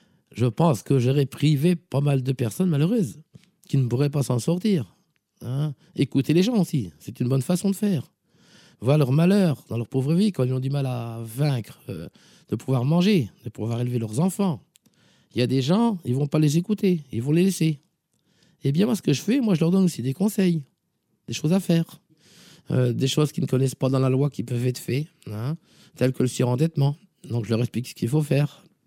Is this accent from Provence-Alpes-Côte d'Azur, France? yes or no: no; Normandy, France; Chez nous, en Basse-Normandie, Basse-Saint-Hilaire